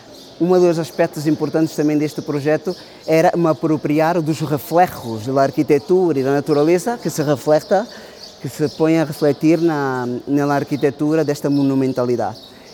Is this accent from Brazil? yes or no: no; Portugal; Eu sou português, na verdade minha madre era vinda de Angola